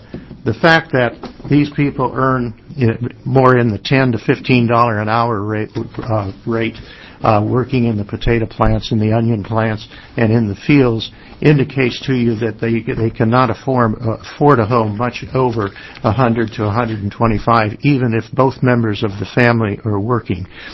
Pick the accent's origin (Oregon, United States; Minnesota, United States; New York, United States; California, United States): Oregon, United States; Boardman; and I wish to inform you that I'm from Boardman, Oregon, which is a rural community.